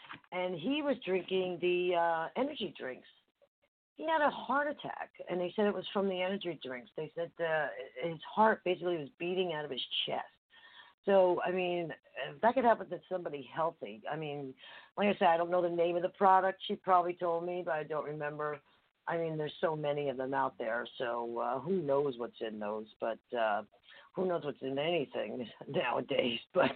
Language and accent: English; United States; But, yeah, so Heartland and I'm an American, yeah